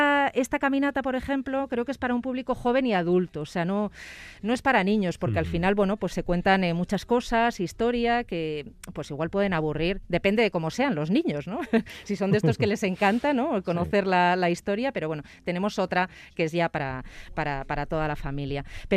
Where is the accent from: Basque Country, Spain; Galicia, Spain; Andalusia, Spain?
Basque Country, Spain; Vitoria; also born or lived in Arrasate; soy de Vitoria, de Arrasate, luego de Vitoria, y me fui a vivir al campo después de llegar de Asia, y necesitaba conocer el lugar en el que vivía, ¿no? Que está en la cuadrilla de Añana, este municipio de Ribera Alta.